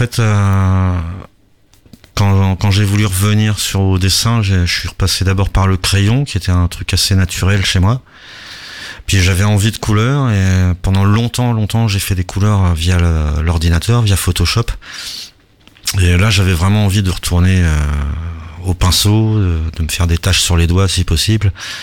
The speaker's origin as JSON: {"language": "French", "town": "Le Havre", "region": "Normandy", "country": "France", "tie": "born or raised there", "also_born_or_lived": "Marrakech", "said": "Je suis né à Marrakech, un 1er avril donc, mais j'ai vécu quasiment tout le temps au Havre, oui."}